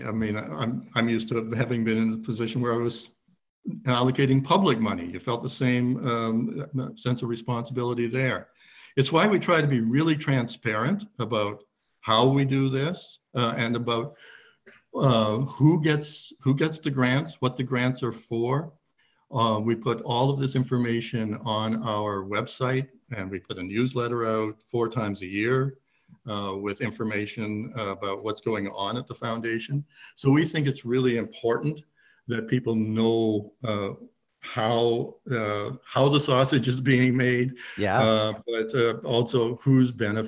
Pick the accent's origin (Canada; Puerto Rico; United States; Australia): Canada; Perth, Ontario; born there; I was born in Perth. I moved away from Perth and came back.